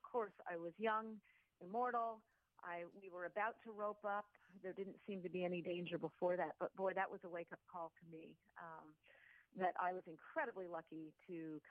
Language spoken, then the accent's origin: English; New England, United States; also born or lived in Vermont / Wyoming; now in Alaska, United States; You bet. I grew up in New England, spent a lot of time in Vermont, Cape Cod.